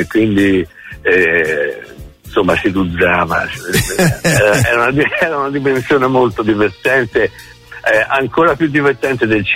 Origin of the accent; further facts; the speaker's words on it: Prato, Tuscany, Italy; also born or lived in Florence; Però insomma siamo cresciuti a Prato, no? E ci sono dei luoghi come potrebbe essere appunto il Cacciatore dell'Imperatore, piuttosto che Piazza Cialdi, ecco, dove noi abbiamo attraversato la nostra gioventù.